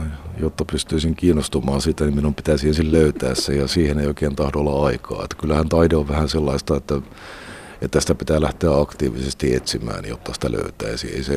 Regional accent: Tampere, Pirkanmaa, Finland; Olen Tampereelta kotoisin

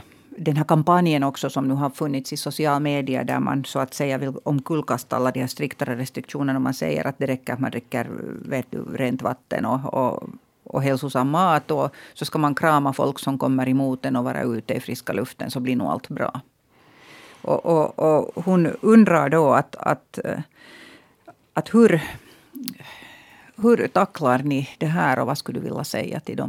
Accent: Hanko, Uusimaa, Finland; från min hemstad Hangö till exempel

